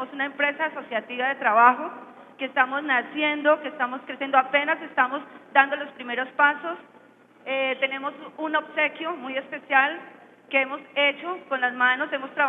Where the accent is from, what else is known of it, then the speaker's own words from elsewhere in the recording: Bogotá, Colombia; Yo soy de Bogotá, pero yo estoy aquí, me gusta aquí porque a la gente le gusta el trabajo acá.